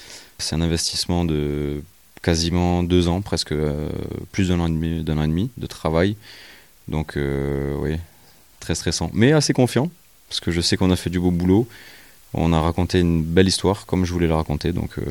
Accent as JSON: {"language": "French", "town": "Martigues", "region": "Provence-Alpes-Côte d'Azur", "country": "France", "tie": "born there", "also_born_or_lived": "Marcoussis", "said": "Non, je ne suis pas né ici. Je suis né au bord de la mer, je suis né à Martigues, dans les Bouches-du-Rhône. Mais depuis que j'ai 6 mois, mes grands-parents ont construit une maison de vacances à Marcoussis."}